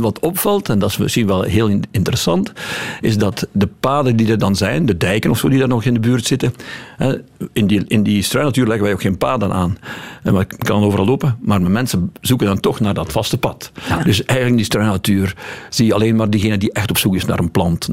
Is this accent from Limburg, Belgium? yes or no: yes; Bilzen, Limburg, Belgium; de gemeente Bilzen, mijn heimat, hè, of mijn, ik kom vlak uit Aldebiezen, uit de buurt daar.